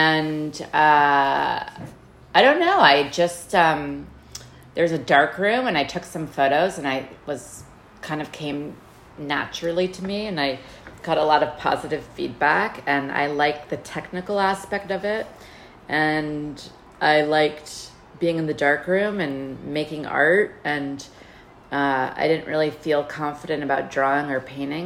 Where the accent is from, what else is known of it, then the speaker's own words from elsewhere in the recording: Washington, District of Columbia, United States; I grew up in Washington, D.C., and I grew up very close to the Soviet Union embassy.